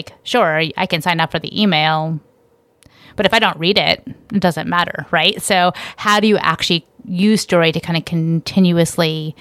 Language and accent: English; New York, United States; I could still identify as a New Yorker without even being in New York, I think was the lesson.